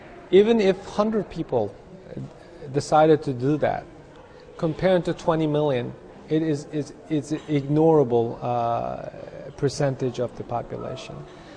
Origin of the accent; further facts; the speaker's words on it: Kashgar, Xinjiang, China; moved away as an adult; now in United States; I've been living in the States in the last 18 years. I'm originally from the ancient city of Kashgar. I was born and raised in Kashgar. I went to grad school and law school in the United States.